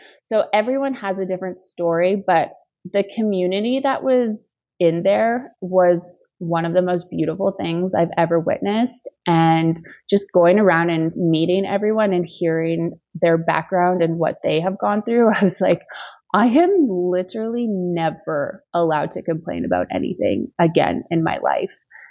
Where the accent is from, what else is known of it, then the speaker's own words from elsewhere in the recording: Canada; I am Canadian. I am white. I have a Canadian passport.